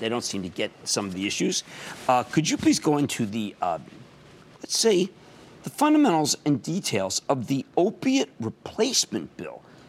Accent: Pennsylvania, United States; Okay, so I'm from Pennsylvania. We were down there yesterday for the Eagles.

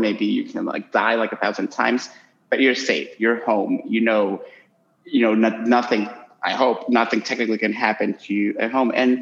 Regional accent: Honduras; I'm currently in my home country in Honduras

